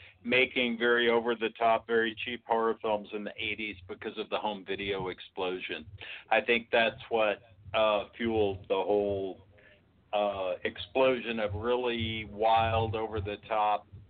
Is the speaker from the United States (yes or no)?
yes; Texas, United States; I grew up near Dallas